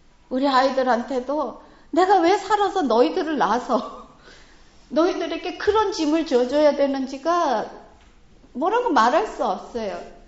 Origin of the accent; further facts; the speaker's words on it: South Korea; now in Japan; 일본 땅에서 살면서 내가 언제든지 하나님의 딸이에요, 언제든지 나는 한국 사람이에요